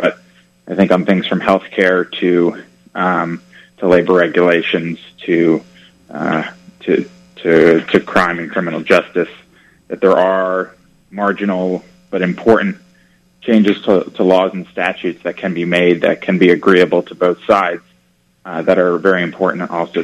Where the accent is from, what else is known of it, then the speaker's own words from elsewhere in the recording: Connecticut, United States; I grew up in Connecticut